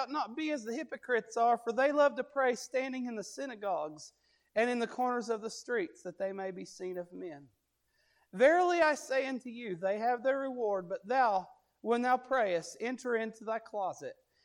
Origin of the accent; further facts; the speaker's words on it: Kentucky, United States; I'm from Central Kentucky.